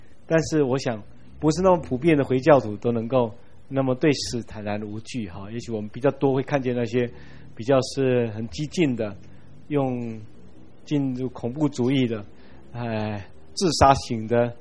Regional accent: Taiwan; 我们台湾人的观念跟老子的观念有相当大的差别

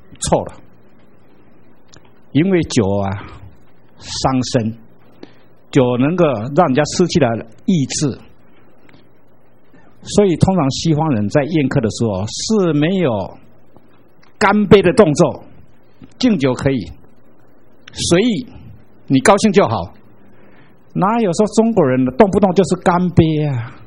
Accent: Erlin, Changhua County, Taiwan; 尤其我每次回到我的故乡，我那些啊老同学还健在的，要请我吃饭

